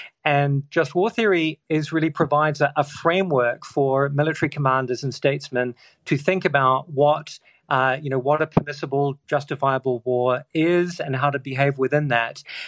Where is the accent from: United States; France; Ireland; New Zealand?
New Zealand; moved away as an adult; now in Oxford, United Kingdom; I grew up in New Zealand, came to study in Oxford, did my PhD on the ethics of war, and then ended up staying in Oxford really for 20 years